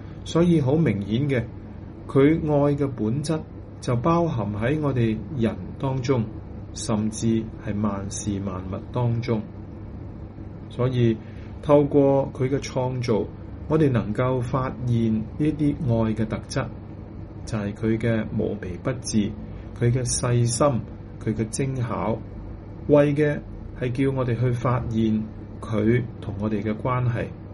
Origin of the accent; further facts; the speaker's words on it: Guangdong, China; 因为我们广东人说重要的事情讲三次